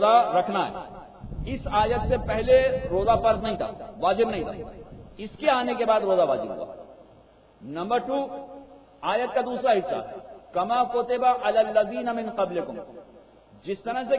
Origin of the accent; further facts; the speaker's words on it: Karachi, Sindh, Pakistan; born there; حالانکہ میری اپنی پیدائش کراچی کی ہے مگر میں خود نہیں جانتا کہ کراچی کتنا بڑا ہے